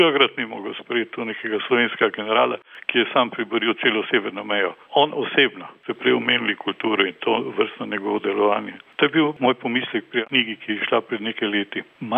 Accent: Maribor, Drava, Slovenia; kot Mariborčan danes zanesljivo ne bi mogel govoriti slovensko, če ne bi bilo Maistra.

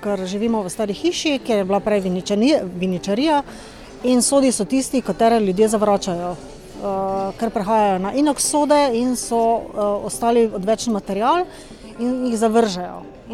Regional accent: Styria, Slovenia; Avstrija, najbolj je Avstrija, ker prihajamo iz Štajerske, je dansko Avstrija nama najbližja

